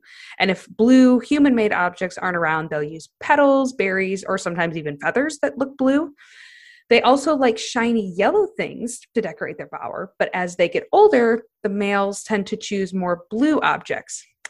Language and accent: English; Midwest, United States; accent: Midwest; Probably no one knows what I said because my Midwest accent was so strong just now.